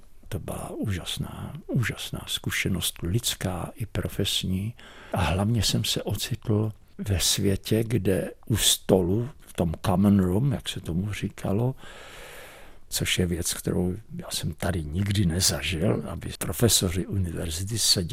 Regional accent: Prague, Czechia; born there; Já jsem válečné dítě, já jsem se narodil v roce 1943 tady v Praze

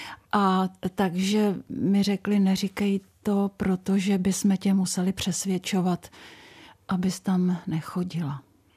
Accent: Prague, Czechia; jsem vyrůstala v církvi Československé husitské na Praze 7 v Holešovicích. Tam jsem chodila od mládí

